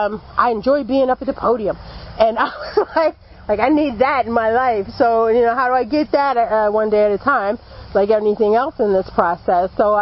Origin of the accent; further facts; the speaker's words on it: Philadelphia, Pennsylvania, United States; I'm from Philadelphia, and I got high all over that city.